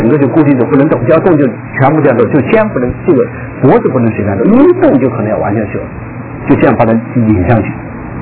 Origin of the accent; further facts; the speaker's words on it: China; 因为我们大陆人就是自己在一起